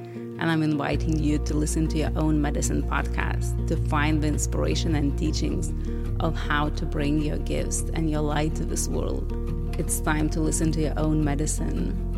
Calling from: Monastir, Monastir Governorate, Tunisia; I'm tuning in from Tunisia, from Monastir.

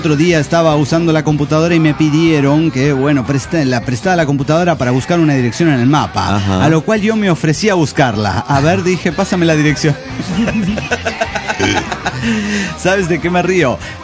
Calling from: Zapopan, Jalisco, Mexico; de Zapopan, México.

